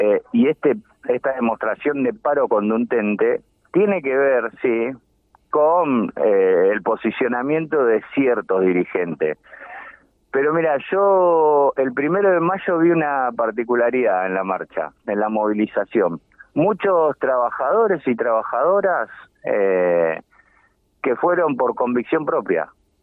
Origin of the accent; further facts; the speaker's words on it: Argentina; Mira, como argentino, orgullosamente argentino, como patriota